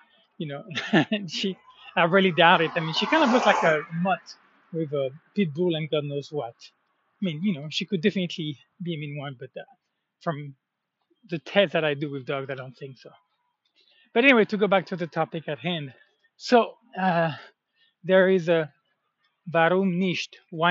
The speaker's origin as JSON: {"language": "English", "country": "France", "tie": "born or raised there", "said": "it was never hiking in France outside of the Camino and outside of my, even in my hometown, I never did anything."}